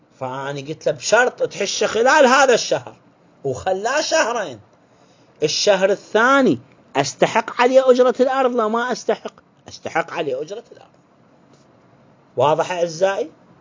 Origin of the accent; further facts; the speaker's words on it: Iraq; القصيل العرب عندنا بالعراق يسموه القصيل